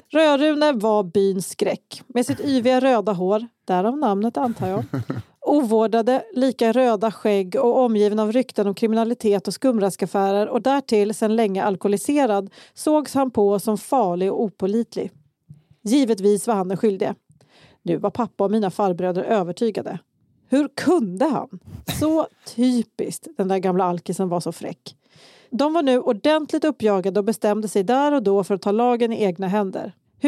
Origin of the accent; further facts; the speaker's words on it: Kalmar, Kalmar County, Sweden; Så var det där jag växte upp i Kalmar också.